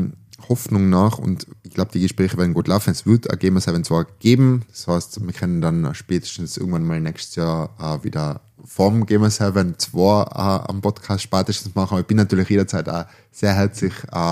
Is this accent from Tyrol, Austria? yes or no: yes; Stams, Tyrol, Austria; Nein, ich bin ja aus Stamms, bin ja Oberlandler